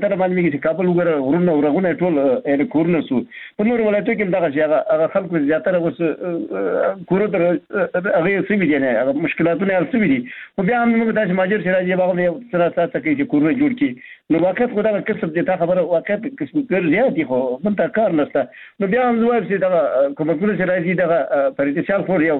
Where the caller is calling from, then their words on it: Baghlan, Afghanistan; بغلان مې تماس نیولې